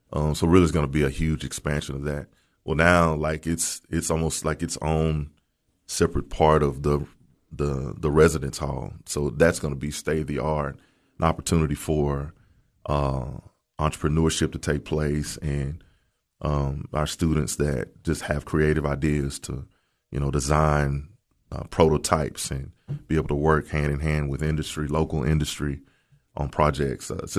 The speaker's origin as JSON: {"language": "English", "town": "Murfreesboro", "region": "Tennessee", "country": "United States", "said": "Like, I'm just from Murfreesboro."}